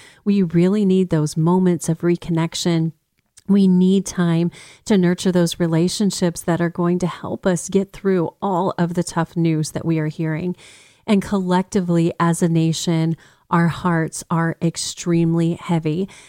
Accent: Texas, United States; And as a Texan, I can relate to that.

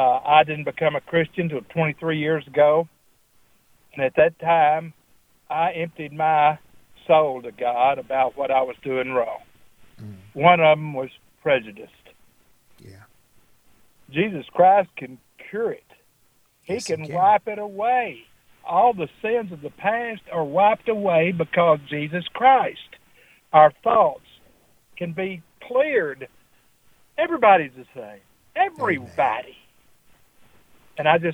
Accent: the South, United States; I'm from the South, and I was very prejudiced.

